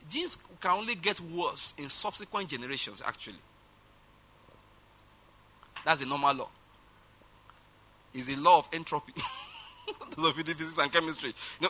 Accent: Ondo, Nigeria

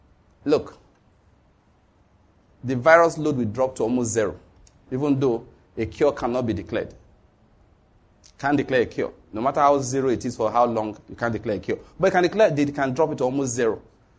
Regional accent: Nigeria; I'm a Christian from Nigeria.

